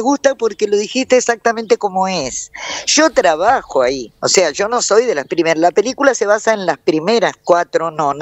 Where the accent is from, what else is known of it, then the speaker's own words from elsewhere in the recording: Buenos Aires, Argentina; moved away; De Buenos Aires, yo de la capital, de Boedo.